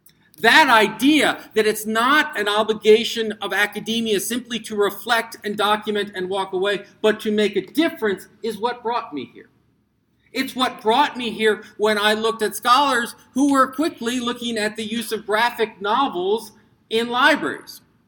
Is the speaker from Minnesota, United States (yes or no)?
no; New York, United States; Well, the good news is I'm from New York, so I will brag on their behalf.